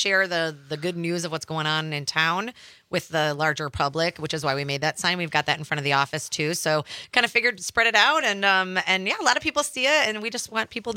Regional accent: Madison, Wisconsin, United States; I grew up in Madison, so for me, it's kind of like, it's not really as exciting as it may be for someone who didn't spend their childhood watching this transition here downtown.

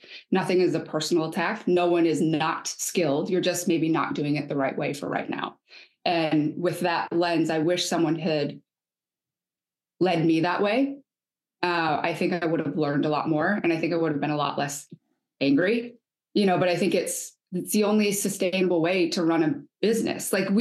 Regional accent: Michigan, United States; travels or growing up in Michigan

